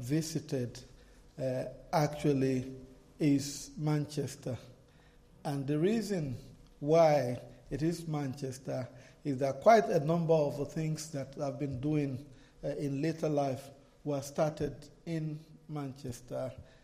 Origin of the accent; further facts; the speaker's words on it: Lagos, Nigeria; born there; I was born in Lagos, on the west coast of Nigeria, on the Atlantic Ocean.